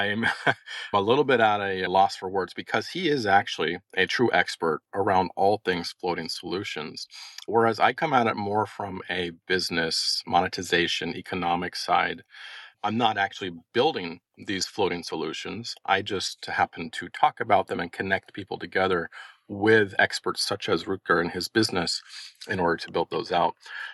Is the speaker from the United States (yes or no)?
yes; Florida, United States; when I was a kid growing up in Florida. I always grew up about 5 minutes away from the ocean there in Central Florida on the Space Coast.